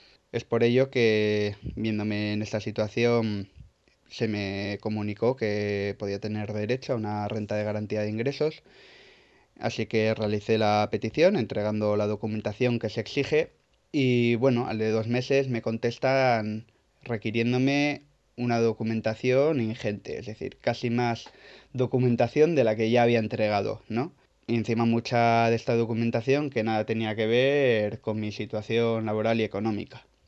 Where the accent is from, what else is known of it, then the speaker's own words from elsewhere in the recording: Barakaldo, Basque Country, Spain; soy de Baracaldo de toda la vida y tengo 28 años.